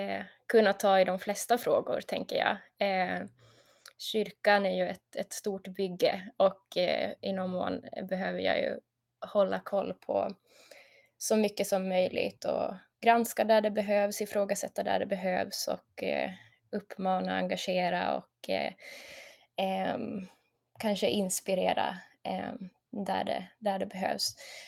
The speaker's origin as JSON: {"language": "Swedish", "town": "Vaasa", "region": "Ostrobothnia", "country": "Finland", "tie": "born or raised there", "said": "sen jag var 16, har jag skrivit krönikor i Vasabladet, min hemstad i Finland."}